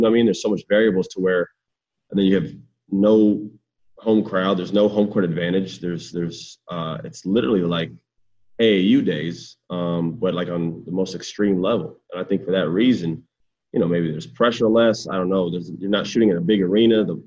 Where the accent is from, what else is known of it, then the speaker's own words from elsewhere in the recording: Orlando, Florida, United States; I grew up in Orlando, so this is a true like home court advantage for me